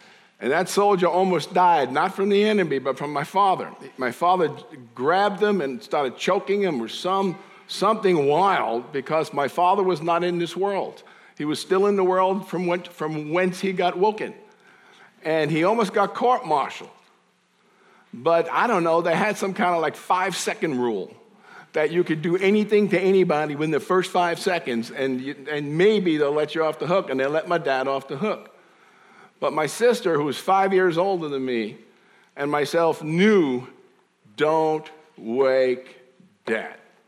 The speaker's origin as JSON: {"language": "English", "town": "New York City", "region": "New York", "country": "United States", "tie": "born or raised there", "said": "So my job as a 9-year-old, growing up in New York, we had a 1-bedroom apartment, and my mother and father slept outside on a couch in the living room, New York City living."}